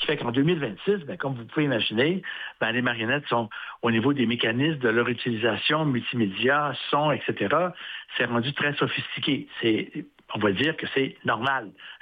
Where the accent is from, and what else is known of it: Saguenay, Quebec, Canada; born or raised there